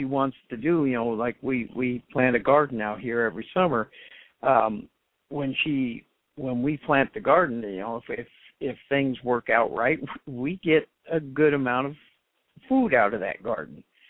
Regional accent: Colorado, United States; You know, I grew up in Colorado.

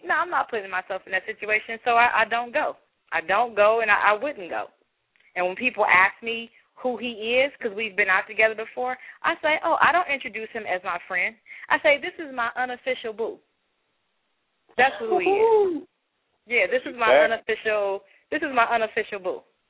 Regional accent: Detroit, Michigan, United States; He knew I was from Detroit based on something I had on.

